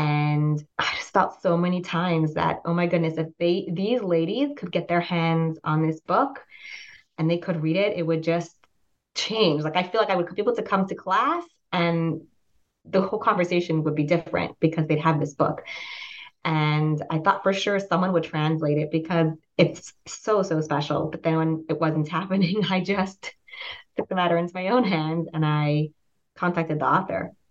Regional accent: Pittsburgh, Pennsylvania, United States; moved away as an adult; I grew up in the States, moved around a lot as a child, but I spent most of my childhood years in Pittsburgh, Pennsylvania. I grew up in a Chabad Hasidic family, and when I finished high school, I went to Isra

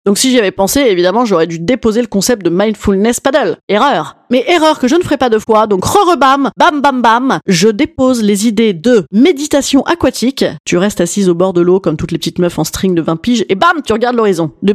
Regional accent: Paris, Île-de-France, France; Mais oui, j'avoue, je suis parisienne

